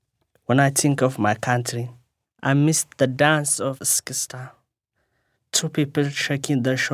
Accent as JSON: {"language": "English", "country": "Ethiopia", "said": "I am from Ethiopia, and my poem is called When I Think of My Country."}